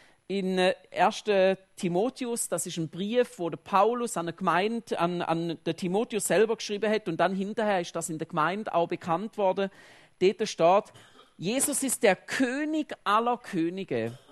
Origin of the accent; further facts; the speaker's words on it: Switzerland; Und ich bin natürlich als Schweizer, bin ich natürlich froh, dass das so ist.